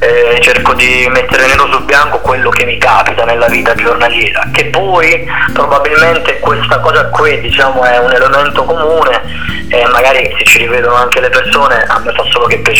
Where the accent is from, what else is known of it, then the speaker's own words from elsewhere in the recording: Calabria, Italy; io sono legato alla mia terra, alla Calabria. Io sono originario di un paesino di 3.000 anime, si chiama Murmansk.